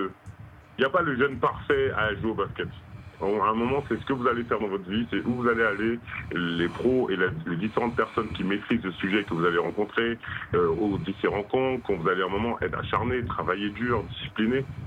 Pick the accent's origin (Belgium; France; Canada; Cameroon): France; aujourd'hui, en tant que Français, on est moins de 60.